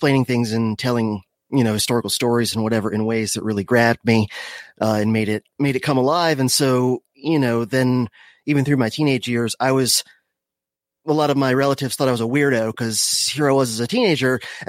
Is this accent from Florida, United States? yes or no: yes; Miami, Florida, United States; Well, I was born in Miami, if you want to go back that far. So I grew up in the craziest part of Florida.